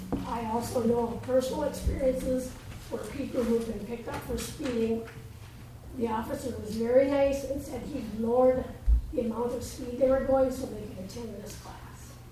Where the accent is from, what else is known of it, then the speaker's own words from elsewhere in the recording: Minnesota, United States; I'm from Wabashaw County, and I don't know if everyone...